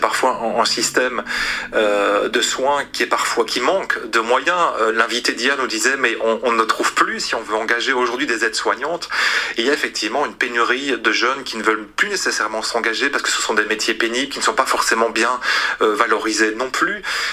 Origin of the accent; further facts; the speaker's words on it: Belgium; chez nous, en Belgique